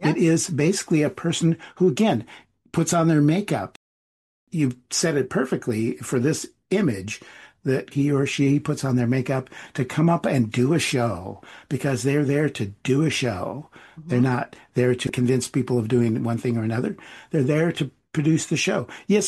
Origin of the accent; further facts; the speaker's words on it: Western United States, United States; you have to remember, I'm from the West, so I think Conestoga wagon.